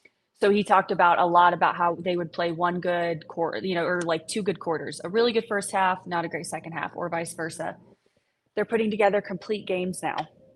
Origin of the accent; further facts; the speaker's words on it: Indiana, United States; I grew up in Indiana. I grew up a Colts fan